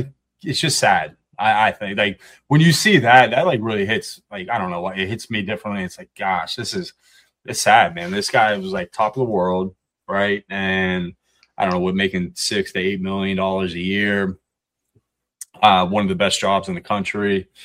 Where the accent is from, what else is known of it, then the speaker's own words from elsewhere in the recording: Ohio, United States; so I am from Ohio. Grew up, with a bunch of Ohio State fans.